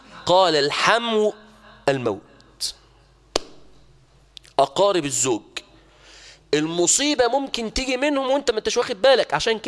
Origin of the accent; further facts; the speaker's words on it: Mansoura, Dakahlia, Egypt; اظن طبعا عندنا في المنصورة حصلت حالات دي كتير